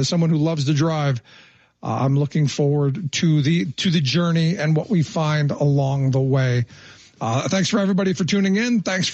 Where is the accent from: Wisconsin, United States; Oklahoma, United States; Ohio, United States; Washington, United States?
Ohio, United States; Cleveland; like, you know, where I grew up in Cleveland, deindustrialization destroyed a prosperous working class.